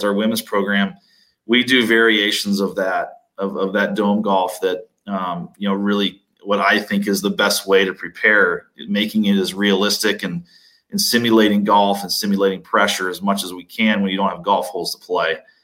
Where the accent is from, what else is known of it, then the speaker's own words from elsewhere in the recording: Minnesota, United States; I grew up in the North, obviously played in a school in the North here in Minnesota.